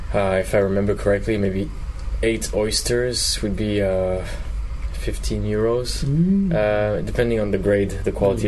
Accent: Nice, Provence-Alpes-Côte d'Azur, France; Usually at the we have the fresh market too. Nice, my hometown. There's on the border of the beach.

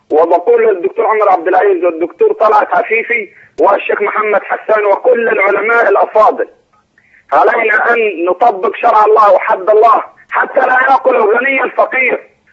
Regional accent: Egypt; ونحن ابناء مصر

